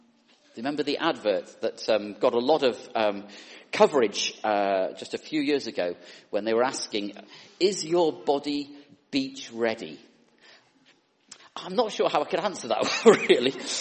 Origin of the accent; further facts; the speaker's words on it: North West England, United Kingdom; This is my teddy bear that I grew up in the Lake District, in my home there.